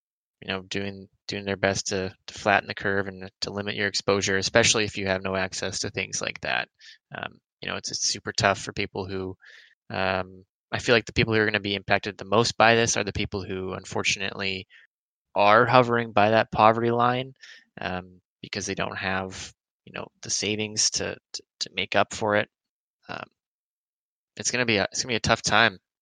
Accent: Canada; I'm so thankful I'm a Canadian right now

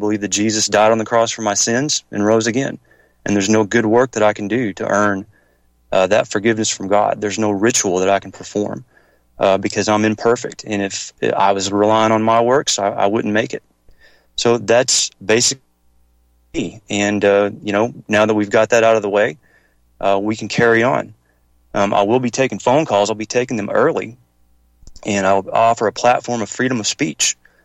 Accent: Kentucky, United States; I'm a Irishman from Kentucky, and I'm a strong Christian.

